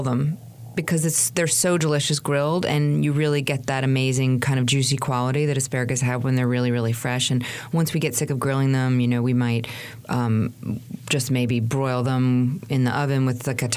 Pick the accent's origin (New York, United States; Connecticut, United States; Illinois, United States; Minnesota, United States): New York, United States; And, you know, I think so as a New Yorker, I definitely had that feeling.